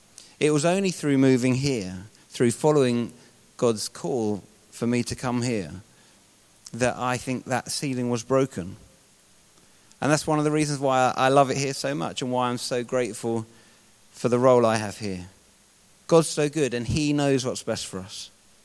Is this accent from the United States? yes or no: no; Twickenham, London, United Kingdom; I grew up in West London, and until I moved here 3.5 years ago, I'd only moved once in my life, which was when I got married.